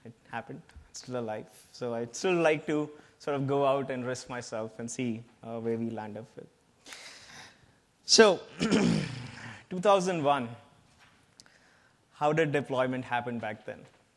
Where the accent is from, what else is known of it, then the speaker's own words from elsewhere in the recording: India; English is a second language; I do have a slightly foreign accent. I'm from India, so in case any of you has any trouble understanding me or hearing me, just shout out.